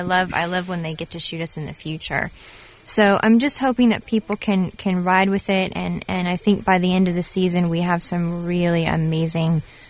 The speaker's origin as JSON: {"language": "English", "town": "San Antonio", "region": "Texas", "country": "United States", "said": "No, I haven't. You know, I'm from San Antonio. It's really far."}